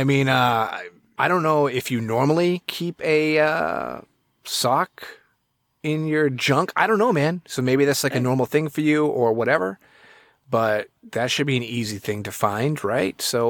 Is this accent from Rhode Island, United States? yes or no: no; Massachusetts, United States; I'm not from Texas. I'm from Massachusetts.